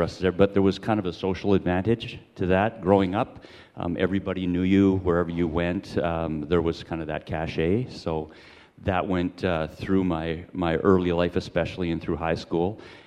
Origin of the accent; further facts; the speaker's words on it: North Vancouver, British Columbia, Canada; Born and raised in Vancouver, North Vancouver specifically.